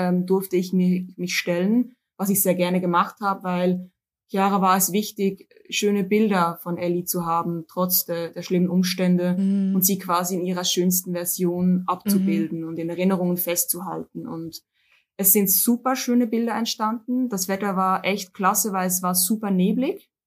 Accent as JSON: {"language": "German", "country": "Switzerland", "moved": "yes", "lives_now": "Hamburg, Germany", "said": "Jahre alt und lebe seit bald 4 Jahren in meiner absoluten Lieblingsstadt in Hamburg. Bin ursprünglich aber, komme ich aus der Schweiz, ich bin Schweizerin. Das hört man, glaube ich, auch an meinem Deutsch ein bisschen, aber nach 4 Jahren immer noch."}